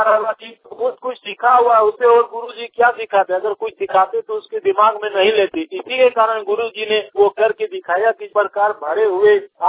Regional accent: Jharkhand, India; और मैं जिला धनबाद राज्य झारखंड का रहने वाला हूँ।

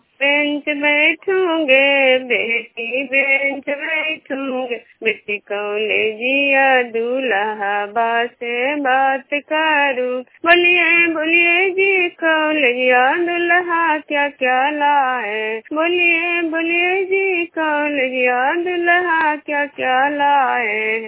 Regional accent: Bishnupur, Bihar, India; बिष्णुपुर ग्राम खजरा पंचायत नालंदा जिला प्रखंड के निवासी हूँ।

